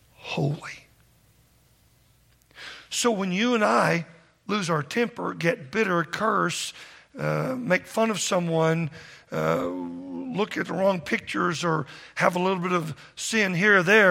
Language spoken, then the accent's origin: English; Texas, United States; Well, I want you to know something. I'm from Texas. I've never even seen anything like that.